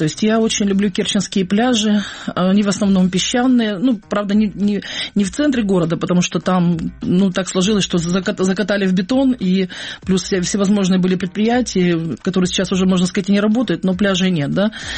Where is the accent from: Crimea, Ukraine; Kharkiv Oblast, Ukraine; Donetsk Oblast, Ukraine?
Crimea, Ukraine; Kerch; moved away as an adult; also born or lived in Simferopol; Это мой родной город, я там прожила 35 лет. То есть я приехала в Керчь с родителями из Симферополя, мне было тогда 7 лет, я пошла в первый класс. И вот 35 лет в моей жизни, большая часть, я прожила в этом городе.